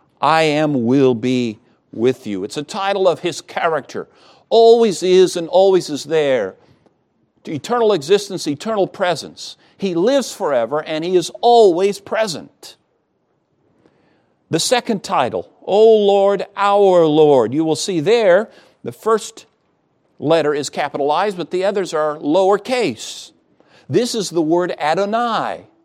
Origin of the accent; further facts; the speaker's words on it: Midwest, United States; Growing up in the Midwest, we would have some rivers that sometimes in a lot of rain would overflow the banks, and we would say, "Well, the river is swollen."